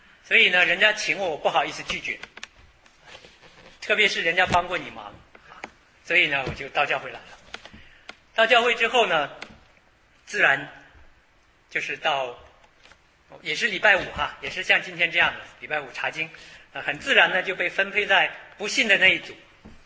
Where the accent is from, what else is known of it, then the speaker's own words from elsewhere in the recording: Harbin, Heilongjiang, China; also born or lived in Changchun; 我是在东北土生土长，我生在在哈尔滨出生，然后一直到我的童年，我的小学中学都是在哈尔滨啊，这中间当然也跟父母插队下乡过两年。后来我上大学的时候是到长春的吉林大学念的本科